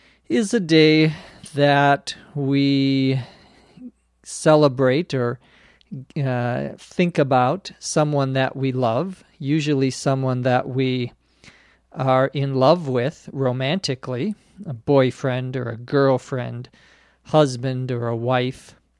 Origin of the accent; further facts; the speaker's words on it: Minnesota, United States; There's a company back in my home state of Minnesota that makes a type of, it's a ham, meat from a pig, a ham, but it's in a can, and it's called spam